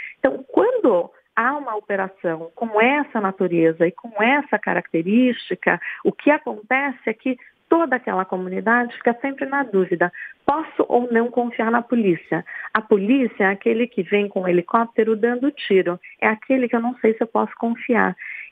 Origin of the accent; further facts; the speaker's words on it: São Paulo, Brazil; now in Rio de Janeiro, Brazil; Eu que venho de São Paulo observando essa condição no Rio de Janeiro